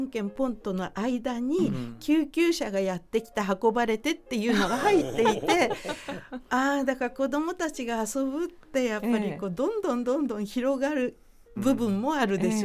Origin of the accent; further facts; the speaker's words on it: Kanto, Japan; 関東と関西とかなりイントネーション違うので、うん、私は関東の人間なので、